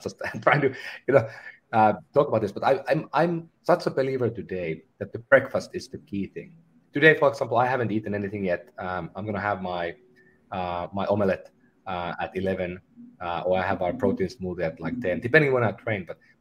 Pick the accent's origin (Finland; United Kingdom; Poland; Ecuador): Finland; English is a second language; And I'm from Finland.